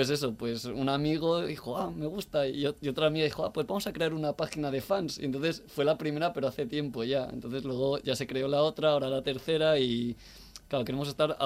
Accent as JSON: {"language": "Spanish", "town": "Madrid", "region": "Community of Madrid", "country": "Spain", "tie": "born there", "also_born_or_lived": "Mallorca", "said": "yo nací en Madrid, pero he vivido muchos años en Mallorca, entonces, claro, mi familia vive en Mallorca"}